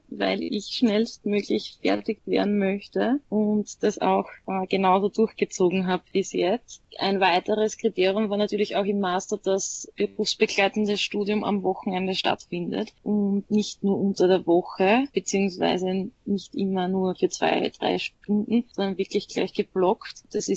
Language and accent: German; Styria, Austria; Ich bin aus der Steiermark und in Graz gibt es diese Richtung überhaupt nicht.